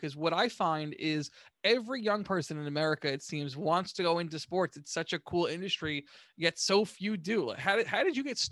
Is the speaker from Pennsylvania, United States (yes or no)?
no; Syosset, New York, United States; because we're both from Syosset.